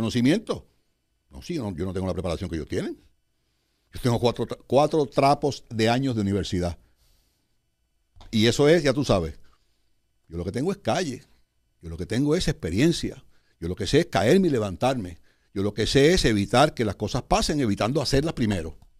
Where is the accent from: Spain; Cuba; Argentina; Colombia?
Cuba; also born or lived in Arecibo, Puerto Rico; now in Puerto Rico; Toda mi familia es puertorriqueña y española. Toda. Pero sí, vengo de Cuba. Y para los efectos de las personas, cuando llegué de Cuba, pues llegó el cubano. Y yo no fui a vivir a San Juan. Yo fui a vivir a Arecibo